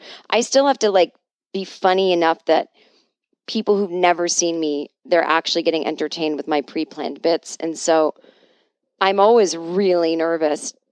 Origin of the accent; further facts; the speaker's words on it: Boston, Massachusetts, United States; I grew up in Boston. I grew up Catholic.